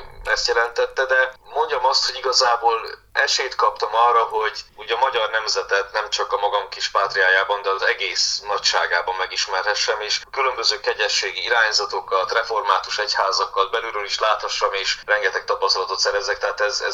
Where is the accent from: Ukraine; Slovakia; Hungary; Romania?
Ukraine; Palágykomoróc, Zakarpattia Oblast; ez egy nagyon régi magyar falucska, ahol születtem és nőttem fel.